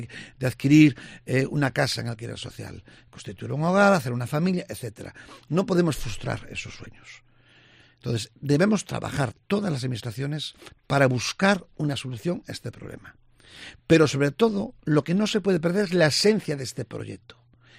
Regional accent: A Coruña, Galicia, Spain; los coruñeses somos los propietarios del Estado de Riazor

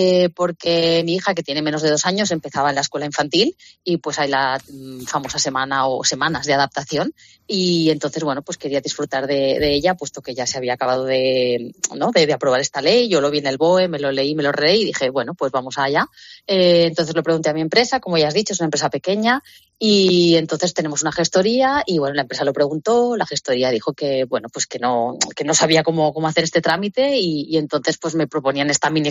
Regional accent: Barcelona, Catalonia, Spain; al menos en Barcelona de donde yo soy.

